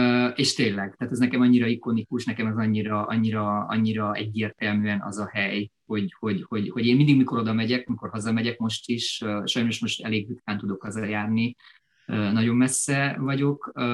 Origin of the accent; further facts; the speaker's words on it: Gheorgheni, Harghita, Romania; Hát Gyergyóban születtem, igen, Gyergyószent Miklóson. Nagyon-nagyon-nagyon szeretem azt a várost, még mindig, most is szeretem ezt a várost. 84-ben születtem, ott nőttem föl gyakorlatilag, ott végeztem az iskoláimat